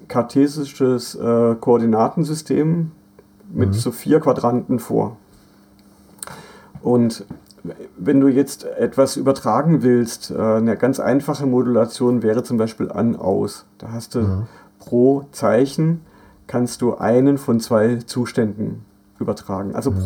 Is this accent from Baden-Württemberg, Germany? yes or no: yes; Baden-Württemberg, Germany; mein Heimatdorf im Schwarzwald, wo meine Mutter wohnt, immer noch